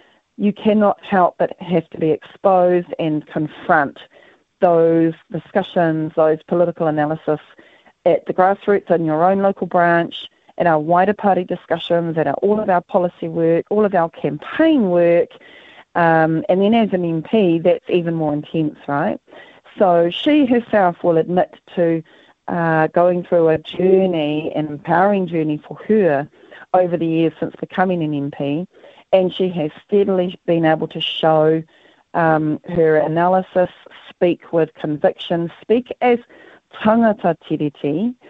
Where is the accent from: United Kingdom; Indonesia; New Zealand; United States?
New Zealand; Northland; including in my hometown in Hokianga